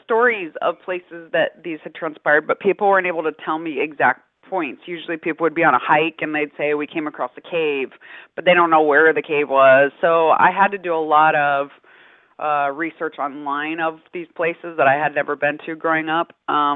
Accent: Colorado, United States; So I drew up on my background of growing up in Colorado

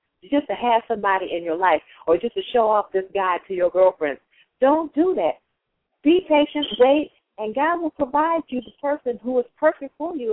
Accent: Chicago, Illinois, United States; Well, I'm from the Chicagoland area. I've been here practically all my life.

